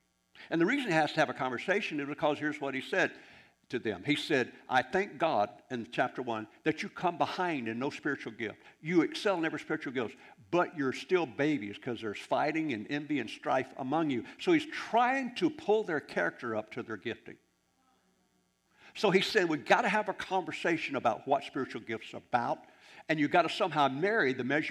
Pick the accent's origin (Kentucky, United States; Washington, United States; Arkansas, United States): Arkansas, United States; I don't like it when someone calls me ignorant. I'm from Arkansas.